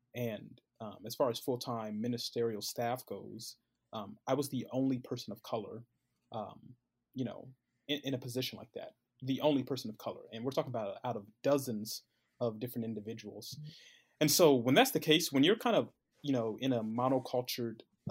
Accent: Columbus, Ohio, United States; But we're both from Columbus, Ohio. Met at a little small Bible college in Cincinnati, Ohio

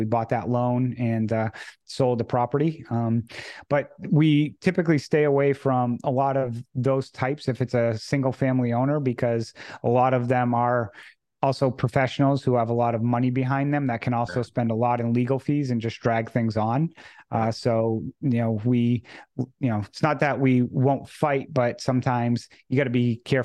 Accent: Massachusetts, United States; I'm from Massachusetts

